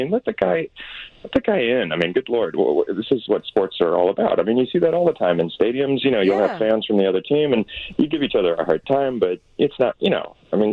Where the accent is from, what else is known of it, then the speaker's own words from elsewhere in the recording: Florida, United States; also born or lived in Indiana; I grew up in Florida. The Buccaneers were terrible back then, so you had to find another team.